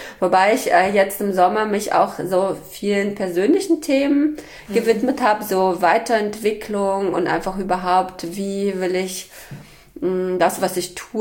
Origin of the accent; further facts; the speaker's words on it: Berlin, Germany; Ich komme ja aus Berlin.